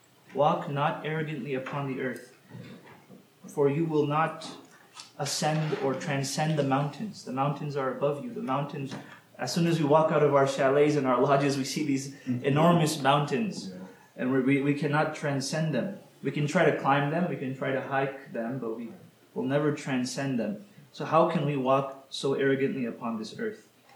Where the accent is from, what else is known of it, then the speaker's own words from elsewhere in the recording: Texas, United States; and I'm from Texas, so I know about